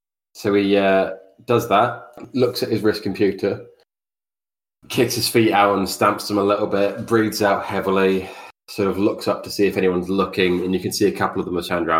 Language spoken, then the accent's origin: English; East of England, United Kingdom; I'm from Essex.